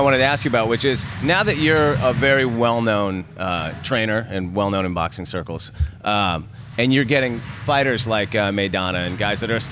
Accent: Santa Barbara, California, United States; You know, I grew up just up in Santa Barbara

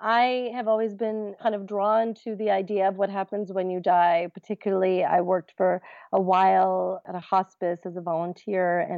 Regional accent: New York, United States; I guess maybe I'm a New Yorker or whatever.

